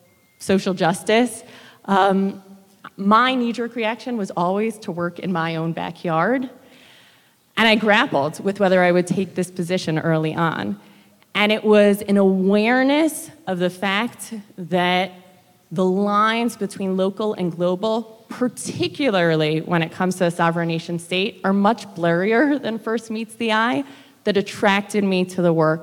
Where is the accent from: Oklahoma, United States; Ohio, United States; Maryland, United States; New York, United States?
New York, United States; I grew up in New York. My father is a rabbi of a congregation, a traditional conservative congregation. My mother is an Israeli, grew up on a kibbutz in the heart of Israel.